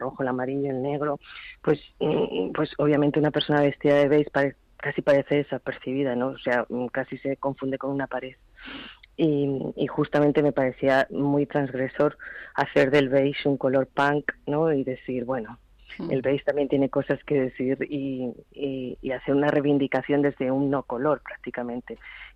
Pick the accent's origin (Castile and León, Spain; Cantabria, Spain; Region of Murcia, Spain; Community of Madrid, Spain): Community of Madrid, Spain; Madrid; also born or lived in United Kingdom; Yo soy madrileña, como has dicho, pero he vivido 15 años en el Reino Unido. Y volví a España Y claro, ya estaba a punto de cumplir los 40